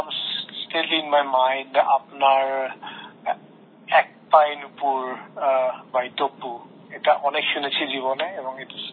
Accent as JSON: {"language": "Bangla", "town": "Dhaka", "region": "Dhaka Division", "country": "Bangladesh", "tie": "born or raised there", "said": "হ্যাঁ ওখানে আমাদের পৈতৃক বাড়ি ছিল, আমরা একটা কম্পাউন্ডের মধ্যে ওখানে সব আমরা একসাথে বেড়ে উঠেছি"}